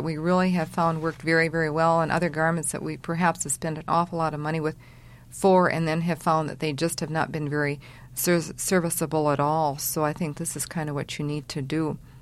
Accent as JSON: {"language": "English", "region": "Minnesota", "country": "United States", "said": "We came from Minnesota, and so one of the first things we did was we sent in an order to Sears for lots of long underwear."}